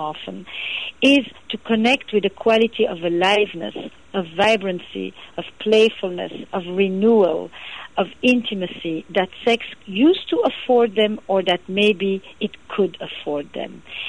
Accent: Antwerp, Flanders, Belgium; I grew up in Antwerp in Belgium, and it was an entire community of Holocaust survivors.

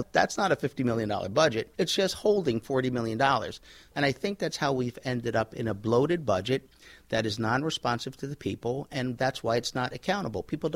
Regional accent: Philadelphia, Pennsylvania, United States; Southwest Philly.

